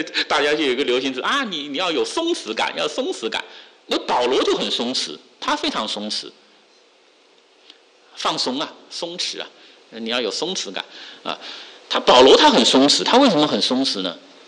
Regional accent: China; 你像我小时候啊，小时候在中国大陆，那个资源非常非常紧张啊

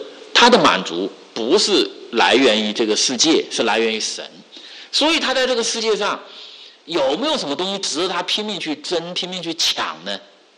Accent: China; 你像我小时候啊，小时候在中国大陆，那个资源非常非常紧张啊

